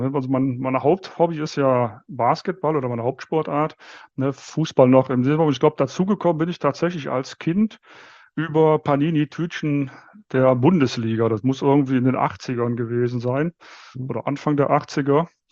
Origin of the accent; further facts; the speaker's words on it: Viersen, North Rhine-Westphalia, Germany; born there; now in Munich, Germany; Ich komme natürlich aus dem Rheinland. Bin in der Nähe von Düsseldorf geboren, in Viersen, weiß nicht, wer das kennt, knapp neben Gladbach.